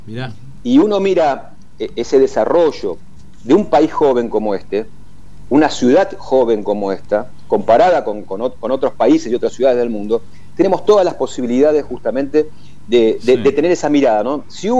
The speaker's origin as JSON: {"language": "Spanish", "region": "Buenos Aires", "country": "Argentina", "tie": "born there", "said": "nací ahí, sí, en la zona de Paternal"}